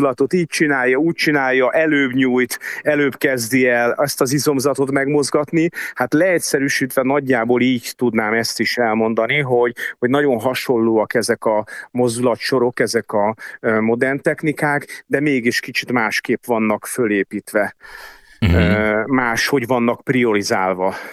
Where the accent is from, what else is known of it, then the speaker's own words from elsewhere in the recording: Budapest, Hungary; én a 7. kerületben nőttem föl, és édesanyám folyamatosan vitt